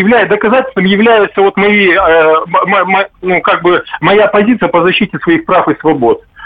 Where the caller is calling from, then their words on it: Chaykovsky, Perm Krai, Russia; город Чайковский, Пермский край.